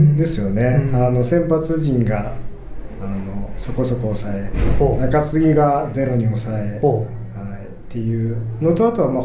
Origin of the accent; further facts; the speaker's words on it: Hiroshima, Japan; 生まれた時からですね、はい、広島出身なので